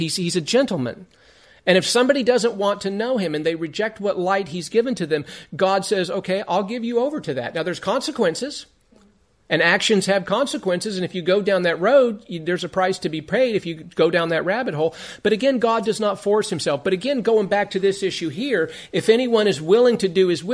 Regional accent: Las Vegas, Nevada, United States; And I know when I was growing up in Vegas, for the years that I was there

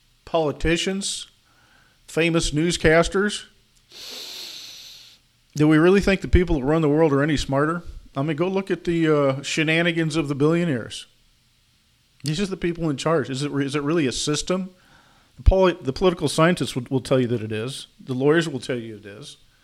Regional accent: United States; I am an American. I do live in America.

